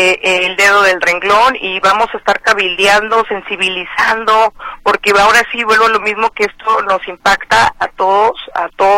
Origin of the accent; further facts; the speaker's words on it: Jalisco, Mexico; yo creo que también como jaliscienses mexicanos no podemos permitir que se vea a México de esa manera